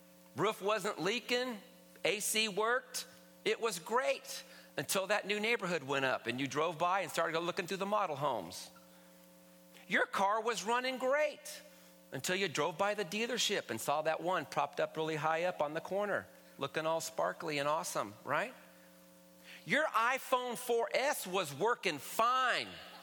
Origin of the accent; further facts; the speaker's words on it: Stockton, California, United States; And I'm not even from the Midwest. I don't know where that came from. I'm from Stockton, California, but I did come... But I did grow up on the east side.